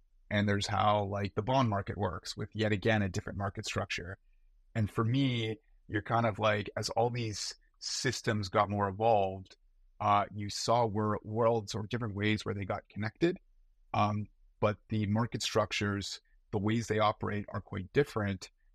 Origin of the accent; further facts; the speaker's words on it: Canada; now in New York, United States; I'm Canadian, needed a visa, so I was really gonna have to work at a big bank if I wanted to stay in New York.